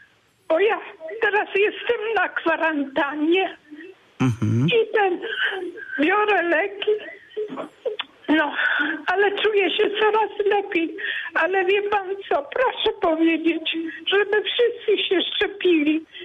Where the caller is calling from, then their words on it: Żary, Lubusz Voivodeship, Poland; Ja jestem z Żar.